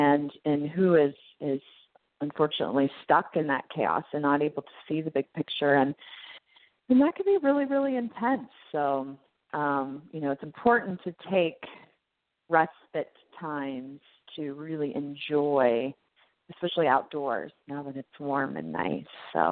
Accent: Marysville, Ohio, United States; We did stop to my hometown in Marysville to pay homage to the land that I grew up.

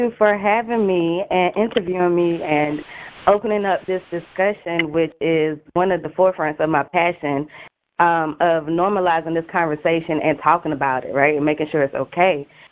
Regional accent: Ayden, North Carolina, United States; I am originally from Aiden, North Carolina, and that is in Eastern North Carolina, so I'm a 252 baby, just born, raised, and proud. Raised in a rural area, small town, country girl

